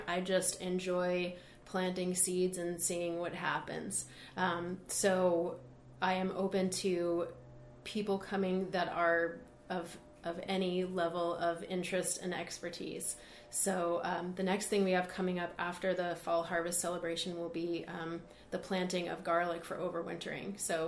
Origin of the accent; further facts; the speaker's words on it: Massachusetts, United States; also born or lived in Seattle; now in Spokane, United States; No, I'm originally from Massachusetts.